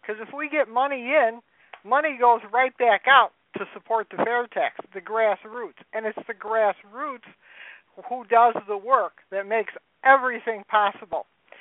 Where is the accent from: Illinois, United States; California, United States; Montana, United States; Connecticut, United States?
Illinois, United States; Chicago; It's Chattanooga. So, and I'm from Chicago. We don't have hot weather.